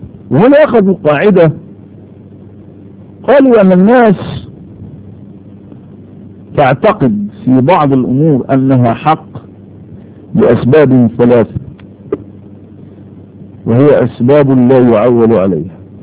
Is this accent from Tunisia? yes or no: no; Egypt; وأقول على الأقل في بلدنا مصر بسبب التقليد.